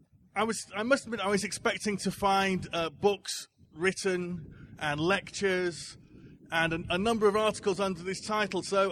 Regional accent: Leeds, Yorkshire and the Humber, United Kingdom; I am born and raised in Leeds.

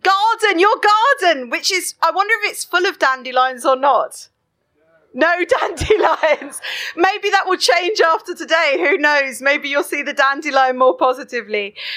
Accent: Southend-on-Sea, East of England, United Kingdom; I'm from Southend-on-Sea. Yes, Essex. And actually, we live very near an island called Canvey Island that is already naturally 3 meters below sea level.

